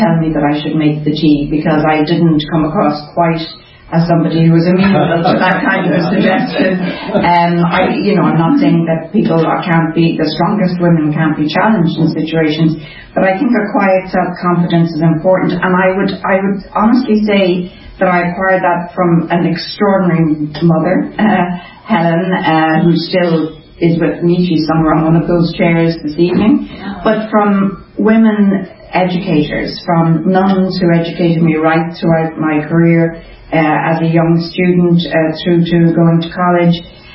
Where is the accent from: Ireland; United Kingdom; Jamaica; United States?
Ireland; Drogheda, Leinster; somewhere I never thought growing up in Drogheda I could even imagine being